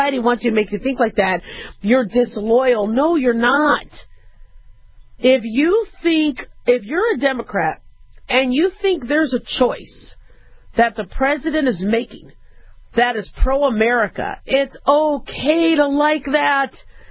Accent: United States; But it was very easy for me to align my, you know, tribalism as being an American.

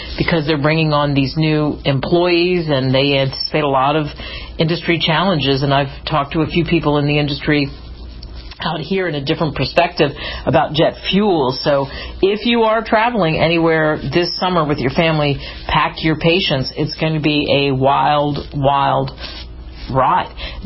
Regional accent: New Jersey, United States; also born or lived in New York; I'm from back east. I grew up in New Jersey and New York, and so I grew up in that kind of culture where you had all kinds of different people

